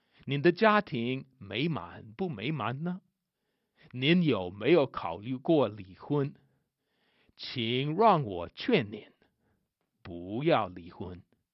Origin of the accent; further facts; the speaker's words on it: United States; 身为美国人的我，很不好意思地告诉您